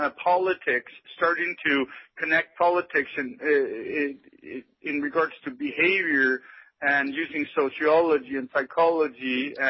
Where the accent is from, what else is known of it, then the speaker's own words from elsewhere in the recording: Denmark; moved away; also born or lived in Spain; I grew up in Denmark's democratic socialism, not really caring much about life itself. You know, you grow up, you're in your teens, and you start noticing things. And I quite early moved abroad, starting off in Spain